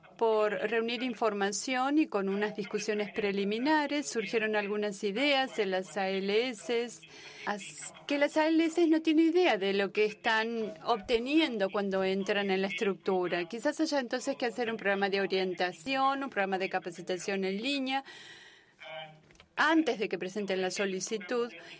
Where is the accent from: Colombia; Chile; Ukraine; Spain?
Ukraine; soy de Ucrania